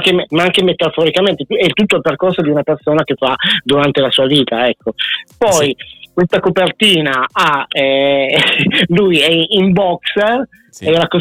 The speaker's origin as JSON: {"language": "Italian", "town": "Ferrara", "region": "Emilia-Romagna", "country": "Italy", "said": "Sono proprio di Ferrara, insomma, da quella zona lì. Comunque è sempre quella grande zona dell'Emilia Romagna, ecco."}